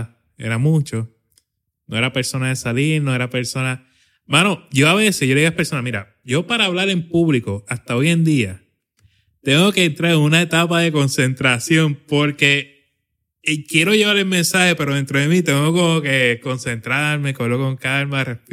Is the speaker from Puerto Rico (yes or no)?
yes; Patillas, Puerto Rico; also born or lived in Arroyo; Yo nací en Arroyo, pero me crié en el barrio Jaguar de Patillas.